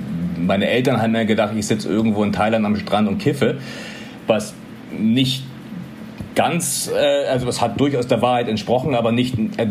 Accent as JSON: {"language": "German", "town": "Munich", "region": "Bavaria", "country": "Germany", "tie": "born or raised there", "said": "ich war ein Landei, ich bin in der Vorstadt von München aufgewachsen"}